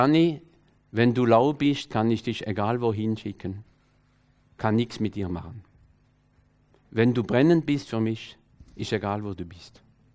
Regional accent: France; Ich habe gesagt, na, ich bin Franzose

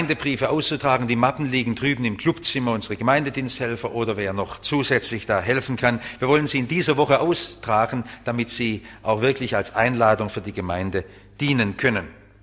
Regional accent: Germany; Man stößt auf Schritt und Tritt auf diese Frage auch in unserem Leben und wir als Deutsche können an Israel so wenig tun.

